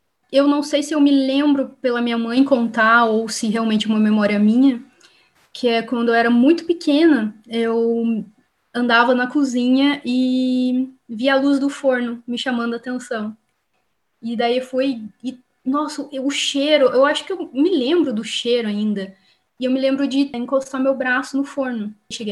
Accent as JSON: {"language": "Portuguese", "town": "Taubaté", "region": "São Paulo", "country": "Brazil", "moved": "as an adult", "lives_now": "Berlin, Germany", "said": "eu sou do interior de São Paulo, Taubaté. Eu tenho 31 anos e estou aqui em Berlim agora há 2 anos."}